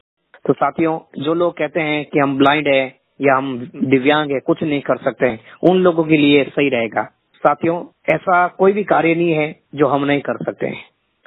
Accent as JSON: {"language": "Hindi", "town": "Raira Khurd", "region": "Rajasthan", "country": "India", "tie": "born or raised there", "said": "पाली राजस्थान, मेरा गांव एक छोटा सा गांव है रायरा खुर्द। मेरा जो डेट ऑफ बर्थ है 15 मई 2003 का मेरा जन्म हुआ था।"}